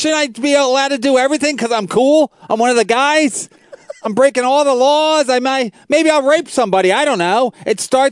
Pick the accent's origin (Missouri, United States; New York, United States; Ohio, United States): New York, United States; As a New Yorker who works at night, you become open minded